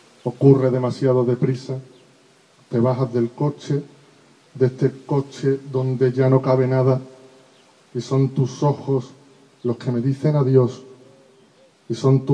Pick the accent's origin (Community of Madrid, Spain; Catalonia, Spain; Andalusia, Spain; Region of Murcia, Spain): Andalusia, Spain; Huelva; venimos de Huelva y Huelva lleva 2 semanas ardiendo de sur a norte. Estamos sufriendo unos incendios terribles en la provincia